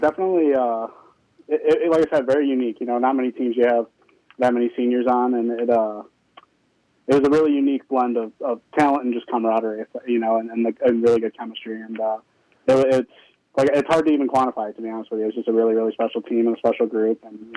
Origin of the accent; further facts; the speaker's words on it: Livonia, Michigan, United States; So I'm from Livonia, Michigan.